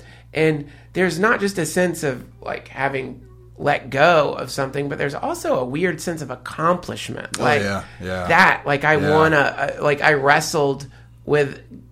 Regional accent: the South, United States; Hell no. I'm from the South too, man.

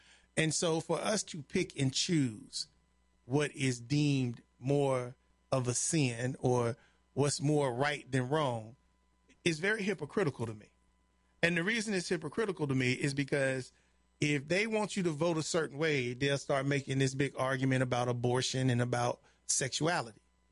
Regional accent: Chicago, Illinois, United States; At least growing up in Chicago, I can tell you this

